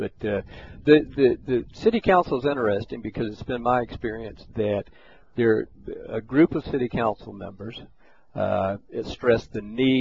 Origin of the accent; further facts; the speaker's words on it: Topeka, Kansas, United States; I'm from Southwest Topeka and it's an affluent area.